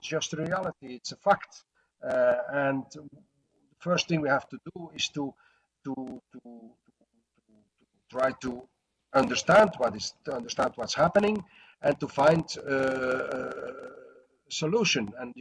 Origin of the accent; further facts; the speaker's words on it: Antwerp, Flanders, Belgium; In my hometown, city of Antwerp, second biggest harbor of Europe, we already have more than 30% of non-European Islamic immigrants, 65 mosques, a majority of the school population is Muslim.